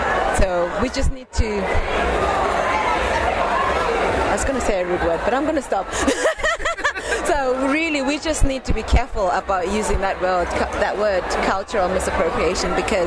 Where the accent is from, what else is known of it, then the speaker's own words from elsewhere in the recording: Zimbabwe; moved away as an adult; now in United Kingdom; I am culturally diverse. I grew up in Zimbabwe. I lived there till I was 21. I've been here for 18 years. So my formative years in my 20s, I was here.